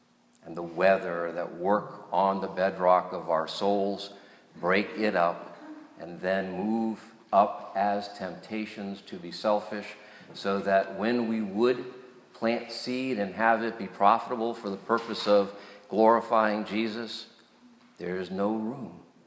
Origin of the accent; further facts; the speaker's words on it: New Hampshire, United States; But where I grew up in New Hampshire, the character of gardens were very different. The land is hilly.